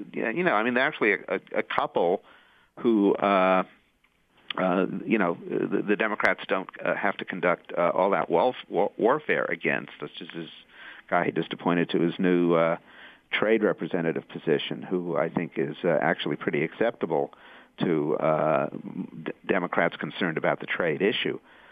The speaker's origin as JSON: {"language": "English", "region": "California", "country": "United States", "tie": "born or raised there", "said": "they're all small states except for, of course, California, my home state."}